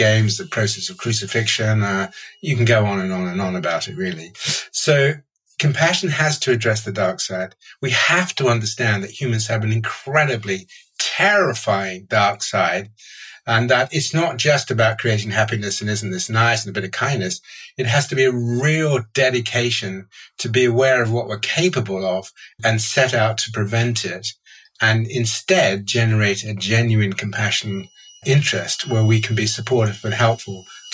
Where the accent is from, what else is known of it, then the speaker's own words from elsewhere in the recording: Nigeria; So I grew up in Nigeria, in the outback, really